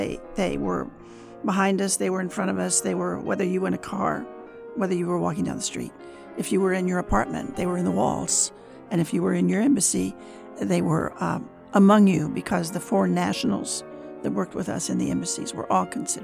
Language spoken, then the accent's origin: English; Kansas, United States; Because I was from Kansas and I didn't know.